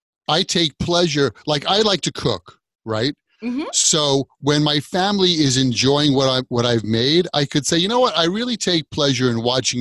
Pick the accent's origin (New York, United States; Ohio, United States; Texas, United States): New York, United States; I'm a New Yorker. I'm across the ocean or the pond, as they say, from England.